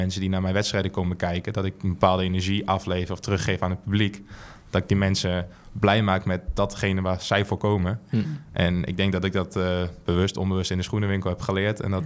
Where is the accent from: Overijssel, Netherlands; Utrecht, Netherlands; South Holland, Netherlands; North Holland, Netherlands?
Overijssel, Netherlands; Ik ben geboren in Twente. Daar kom ik ook vandaan, altijd opgegroeid.